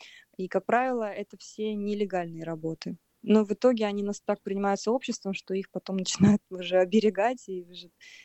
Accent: Nizhnevartovsk, Khanty-Mansi Autonomous Okrug, Russia; Я из Нижневартовска. Это маленький сибирский городок, может быть, кто знает из слушателей. У нас там качают нефть. Моя семья — это обычная абсолютно семья. Мама — учительница, папа был плотником.

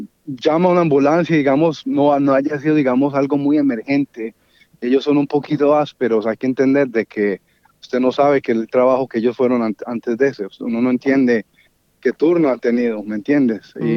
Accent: Colombia; en mi país, de donde yo soy, en Colombia

